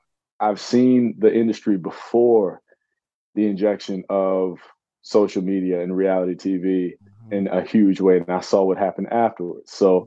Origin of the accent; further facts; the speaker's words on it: North Carolina, United States; born there; My brother and I, both of our parents were Marines. So we kind of got moved around a little bit. So born in North Carolina. Then we moved.